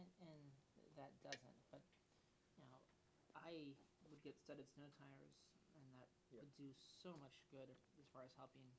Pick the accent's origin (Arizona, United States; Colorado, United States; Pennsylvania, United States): Colorado, United States; So my experience growing up in Colorado is that the problem with drivers is that there will be some that are incredibly slow